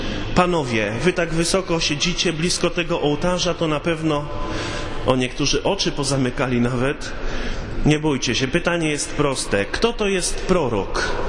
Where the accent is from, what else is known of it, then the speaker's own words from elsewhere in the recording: Koszalin, West Pomeranian Voivodeship, Poland; Papież był w Koszalinie, w moich rodzinnych stronach.